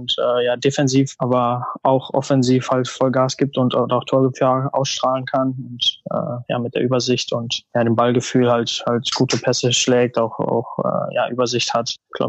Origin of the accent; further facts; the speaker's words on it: North Rhine-Westphalia, Germany; ich bin in NRW groß geworden